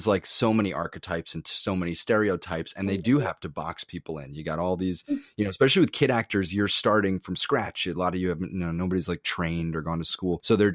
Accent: New Jersey, United States; I grew up in Jersey. I'm also Cuban, by the way.

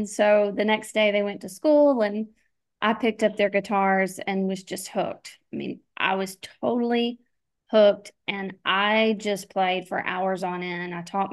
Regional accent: Nashville, Tennessee, United States; I mean, I'm from Nashville.

